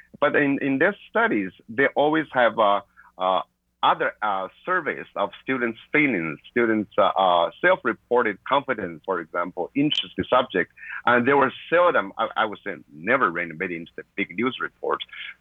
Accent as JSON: {"language": "English", "country": "China", "tie": "born or raised there", "said": "Because I was born and raised in China, I saw the impact of test scores, testing systems."}